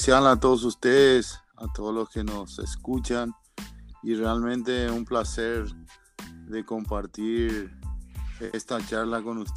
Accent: Asunción, Paraguay; Sí, yo soy de la capital acá de Paraguay, de Asunción. Nací aquí y mal criado acá en Asunción. Soy capitalino.

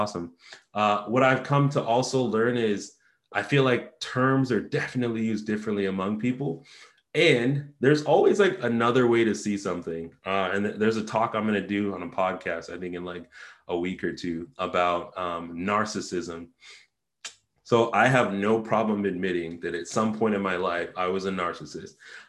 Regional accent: Japan; I was out of integrity with how I grew up in Japan.

